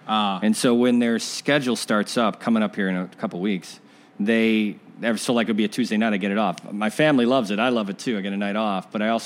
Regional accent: Chicago, Illinois, United States; I know WGN. I'm from Chicago.

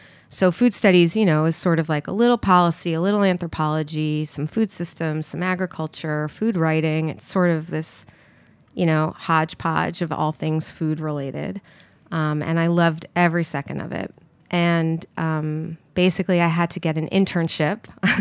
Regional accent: Manhattan, New York, United States; Yeah, I grew up here in Manhattan, I guess here-ish, and I started cooking when I was about 8.

